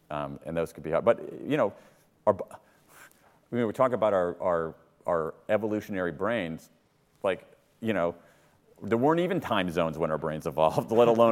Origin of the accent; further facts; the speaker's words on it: United States; when I remember being a little kid growing up in America in the 1970s